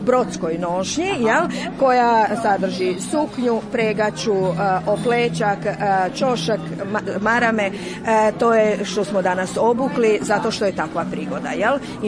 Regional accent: Cerna, Vukovar-Srijem County, Croatia; Ja nisam, ja sam rodom iz Cerne, s čime se ponosim.

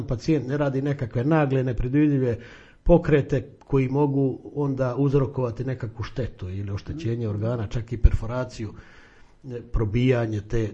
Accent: Croatia; mi smo Hrvati prilično čudni po pitanju odnosa prema vlastitom zdravlju

